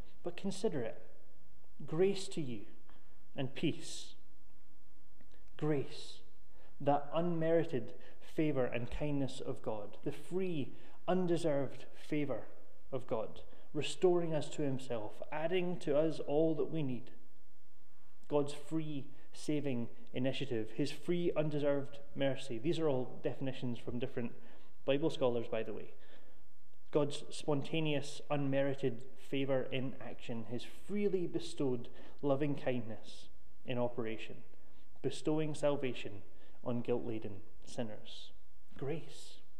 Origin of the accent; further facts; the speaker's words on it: Ayr, Scotland, United Kingdom; I grew up in Ayr, a seaside town, as you know, just up the coast, and though I grew up by the sea, I never really appreciated it as a young person, because it was normal.